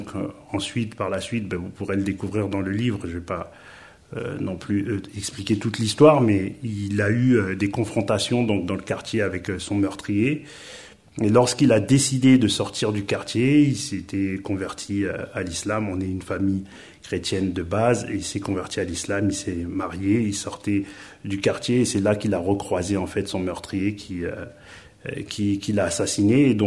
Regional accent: Villiers-le-Bel, Île-de-France, France; Moi j'ai grandi à Villiers-le-Bel, pour ceux qui connaissent, c'est une ville de banlieue de région parisienne.

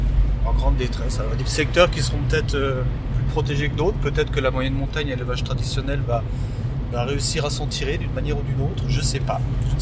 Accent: Bourgogne-Franche-Comté, France; Alors, ma femme, moi, on est originaire de Franche-Comté. Elle, du Haut-Jura, moi, du Haut-Doubs.

